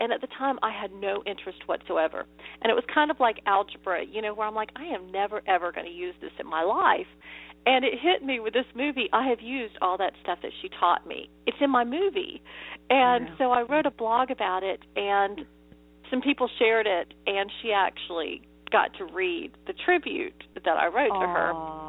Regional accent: Destin, Florida, United States; And this is really exciting to me because Destin is my hometown.

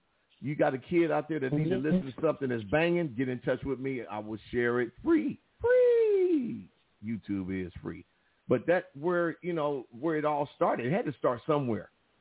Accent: Compton, California, United States; no, I'm just playing. We both from the CPT.

